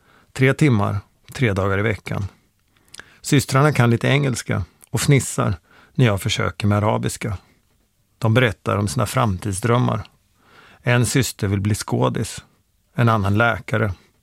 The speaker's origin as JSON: {"language": "Swedish", "town": "Borensberg", "region": "Östergötland", "country": "Sweden", "tie": "born or raised there"}